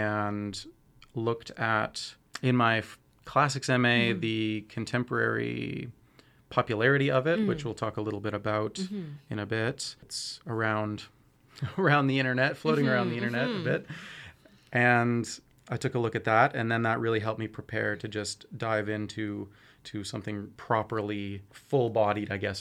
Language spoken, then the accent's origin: English; Regina, Saskatchewan, Canada; I'm from Regina, Saskatchewan, originally, and I did my undergraduate there at the University of Regina.